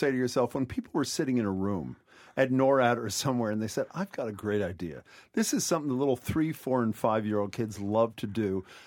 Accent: Philadelphia, Pennsylvania, United States; Frank Rizzo was the police chief before he was mayor of my hometown of Philadelphia

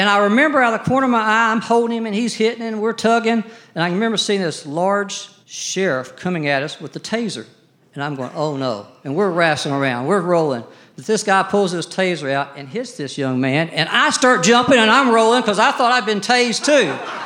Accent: the South, United States; But I do not forget how I was brought up in the South.

